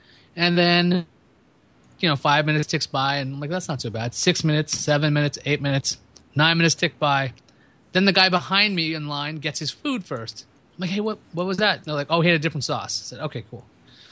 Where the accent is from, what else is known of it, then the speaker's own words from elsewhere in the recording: New York City, New York, United States; also born or lived in Brooklyn; Like I'm from New York. That's the other thing. Like, I can keep doing this because now, where are you really from? Well, I grew up in Queens. Where are you from? I was born in Brooklyn.